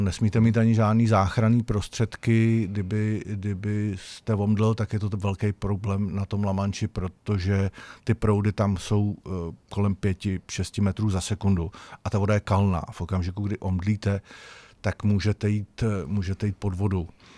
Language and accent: Czech; Kladno, Central Bohemian Region, Czechia; Tak byla premiéra teď v kině na Kladně, kde odkud pocházíme.